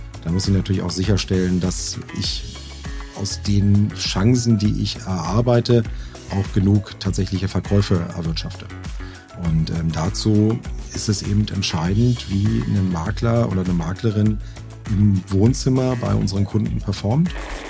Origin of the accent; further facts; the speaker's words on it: Berlin, Germany; bin tatsächlich gebürtiger Berliner.